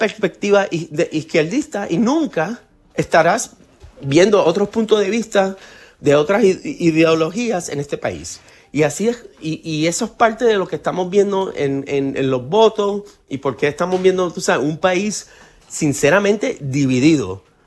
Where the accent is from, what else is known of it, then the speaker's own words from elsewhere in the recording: United States; jamás yo pensaba que nosotros como norteamericanos estaríamos aquí en este momento.